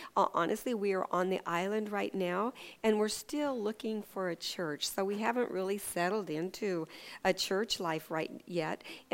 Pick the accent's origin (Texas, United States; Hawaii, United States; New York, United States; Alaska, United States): Alaska, United States; Ketchikan; I was born and raised in Ketchikan. And in fact, Debbie Andres and I were born in the same little hospital here in Ketchikan.